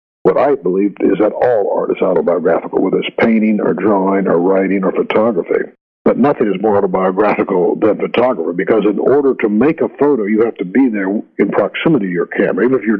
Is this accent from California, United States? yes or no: yes; California, United States; I grew up in the Sierra Nevadas